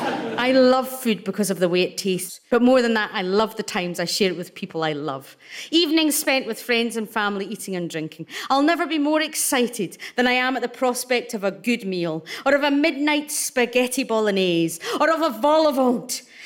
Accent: Scotland, United Kingdom; People get drunk everywhere, not just in Scotland. And I'm Scottish

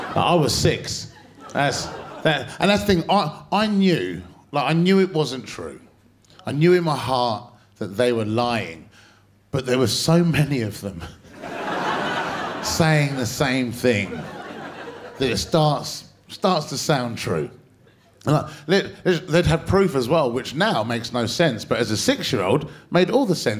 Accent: London, United Kingdom; I came up here in 2019 and I'm from North London.

